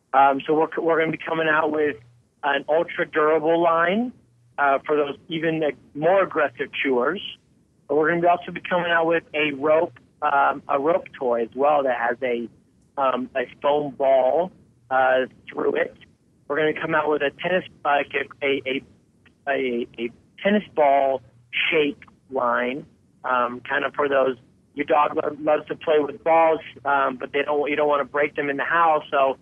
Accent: Houston, Texas, United States; We're all best friends from growing up in Houston, and we all had dogs

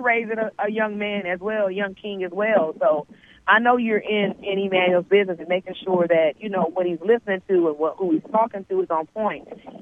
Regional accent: California, United States; I mean, you know, I grew up in California.

